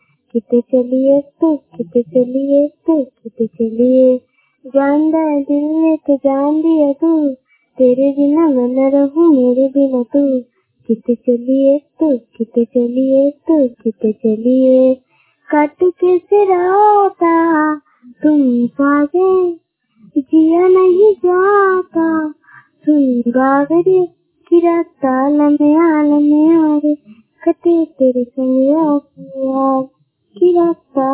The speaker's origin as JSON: {"language": "Hindi", "town": "Malighat", "region": "Bihar", "country": "India", "said": "मैं मालीघाट की रहने वाली हूँ।"}